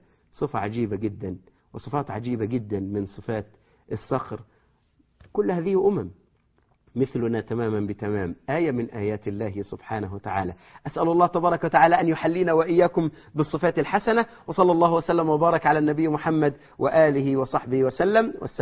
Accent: Egypt; عندنا في مصر يقول لك إيه، يطق يموت، ينفجر يموت

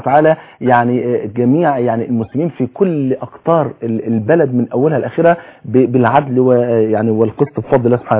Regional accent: Egypt; احنا كمصريين وكمسلمين

